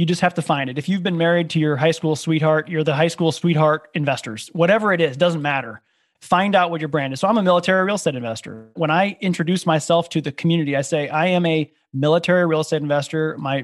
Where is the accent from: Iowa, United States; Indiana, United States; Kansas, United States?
Iowa, United States; moved away as an adult; also born or lived in California / Savannah, Georgia; I grew up in Iowa, moved out to California to go to college and join the military after college. Moved my wife and to Savannah, Georgia, where I spent my entire career in the military serving in special operations.